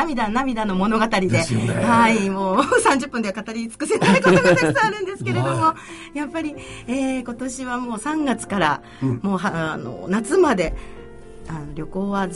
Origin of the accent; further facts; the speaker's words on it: Imizu, Toyama, Japan; 射水市、あの新港地区なので生まれも育ちも新港の方になりまして、